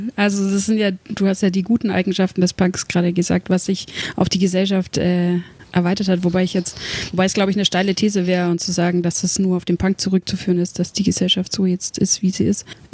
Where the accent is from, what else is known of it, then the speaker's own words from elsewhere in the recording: Bavaria, Germany; weil ich komme einfach aus dem Kaff aus Bayern und da gab es sowas überhaupt nicht